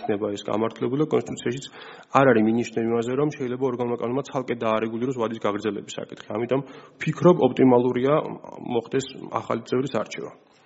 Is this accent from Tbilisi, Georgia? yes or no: yes; Tbilisi, Georgia; born there; დავიბადე 1999 წელს ქალაქ თბილისში 1 სექტემბერს